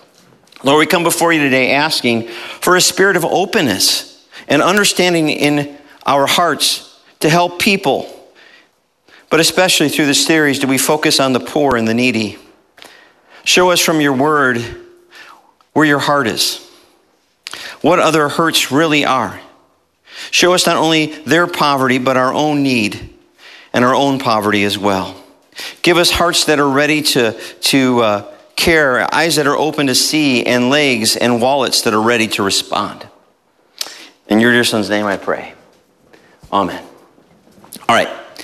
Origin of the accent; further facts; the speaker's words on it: United States; I should have known this. I'm an American, right?